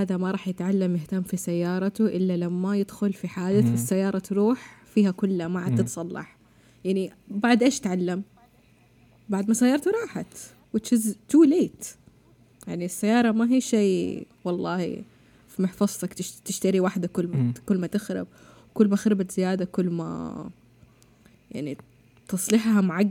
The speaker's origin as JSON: {"language": "Arabic", "town": "Jeddah", "region": "Makkah Province", "country": "Saudi Arabia", "said": "انا من جده، انا بس من جده، بس انت من الحجاز. لا انا من جده."}